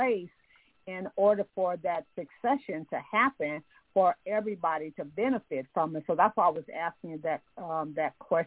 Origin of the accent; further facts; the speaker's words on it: California, United States; so like I'm from California, and there's a Koreatown